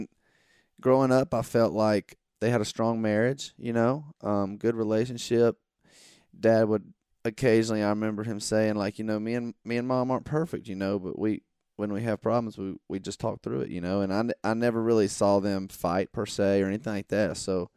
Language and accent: English; Monroe, Georgia, United States; Well, I grew up in small town Georgia, a little town called Monroe.